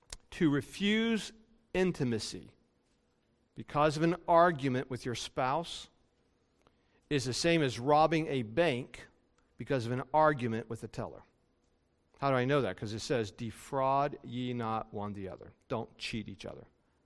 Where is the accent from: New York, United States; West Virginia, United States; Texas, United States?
West Virginia, United States; Okay, I grew up in West Virginia. You know, I have a certain hillbilly way of thinking about things.